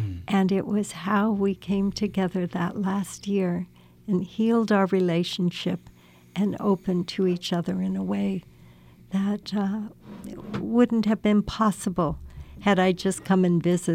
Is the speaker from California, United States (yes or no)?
yes; California, United States; we grew up in the San Joaquin Valley, and it was the crop sprays.